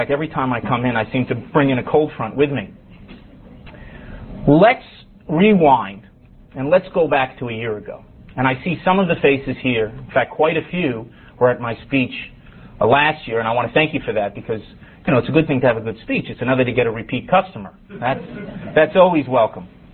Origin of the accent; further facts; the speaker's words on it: Miami Beach, Florida, United States; I'm from Miami Beach.